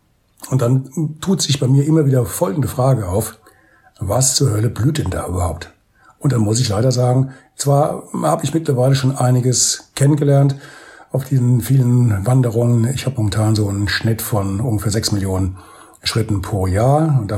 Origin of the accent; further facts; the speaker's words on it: Bad Orb, Hesse, Germany; mache so ein bisschen Werbung für meine Heimatstadt, für Bad Orb